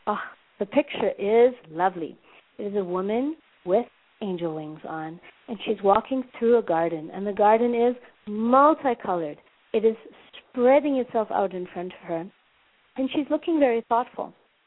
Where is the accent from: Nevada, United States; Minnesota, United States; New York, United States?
Minnesota, United States; Minneapolis; now in California, United States; 8 a.m. in my hometown of Minneapolis